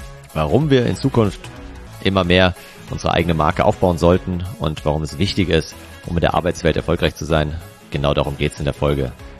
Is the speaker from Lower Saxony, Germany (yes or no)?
no; Hesse, Germany; ich komme ja auch aus Hessen eben, aus der Nähe von Frankfurt.